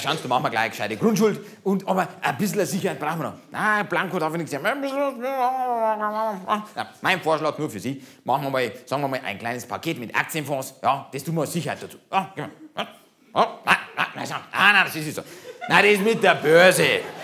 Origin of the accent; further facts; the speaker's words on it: Germany; Das, diesen Familiensinn, das haben wir um ihr Deutsche nicht, gell?